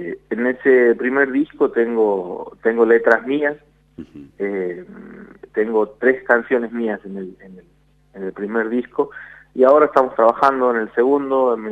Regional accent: Fernández, Santiago del Estero, Argentina; soy de Fernández, una ciudad a 45 kilómetros al sur, por la Ruta Nacional 34, al sur de la capital de Santiago del Estero.

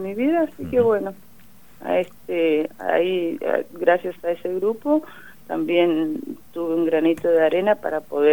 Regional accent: Zapala, Neuquén, Argentina; soy de acá de Zapala.

